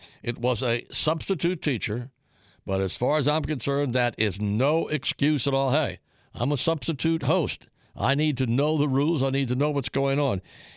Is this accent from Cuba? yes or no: yes; Cuba; now in Florida, United States; You know, I came here from Cuba. And if I feel I'm not welcome here anymore, I would find another place to live.